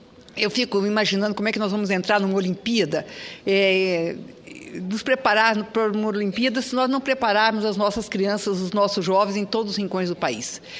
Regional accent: Jardim, Mato Grosso do Sul, Brazil; also born or lived in Bela Vista; Eu nasci em Bela Vista, que é uma cidade fronteira com o Paraguai, e fui criada em Jardim. Então, é a minha região. Meus familiares moram em Bonito, Jardim, em uma região muito bonita de Mato Grosso do Sul.

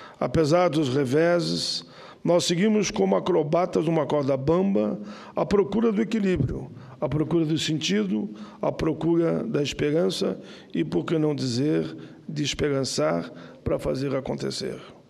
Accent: Santa Maria, Rio Grande do Sul, Brazil; os 1000 dias da tragédia da Boate Kiss em Santa Maria, lá no meu estado.

